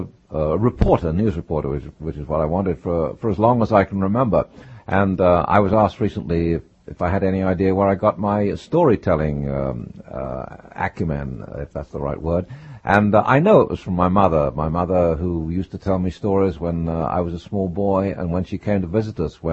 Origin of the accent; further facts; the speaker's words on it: Luton, East of England, United Kingdom; Well, I was born in England in a town called Luton, see, and when I went to school, this is the way the kids talk